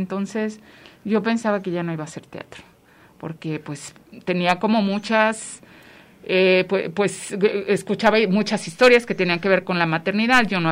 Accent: Chihuahua, Mexico; now in Guadalajara, Mexico; yo no tengo familia aquí en Guadalajara, yo soy de Chihuahua.

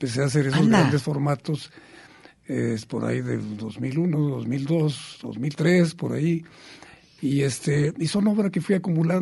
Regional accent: Chihuahua, Mexico; also born or lived in Guadalajara; muy chiquito me llevaron a los días de nacido, me llevaron a Chihuahua, que fue donde nacieron todos mis hermanos y mi madre, y ya vivían mis padres en Chihuahua. Posteriormente nos trasladamos, cuando yo tenía 11 años, a la Ciudad de México

